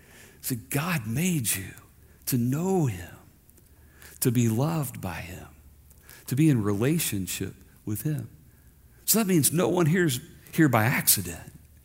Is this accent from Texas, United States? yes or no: no; Kentucky, United States; Like, I'll tell you, I come from Kentucky, right? Like your Pastor John.